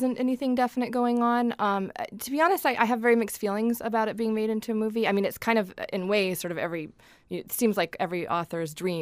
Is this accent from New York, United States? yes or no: no; Alaska, United States; I'm from Alaska, and there's just tremendous interest in Alaska around the world.